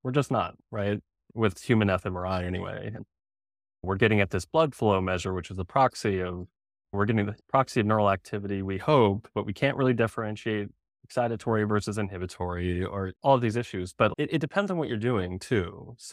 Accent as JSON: {"language": "English", "town": "Albuquerque", "region": "New Mexico", "country": "United States", "tie": "born or raised there", "moved": "as an adult", "said": "I went to college in my hometown of Albuquerque. I moved to the Northeast."}